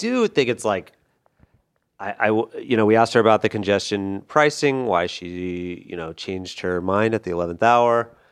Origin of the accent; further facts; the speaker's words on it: Louisville, Kentucky, United States; born there; also born or lived in Florida; I can say Florida, but I can also say Kentucky because I was born in Louisville, Kentucky.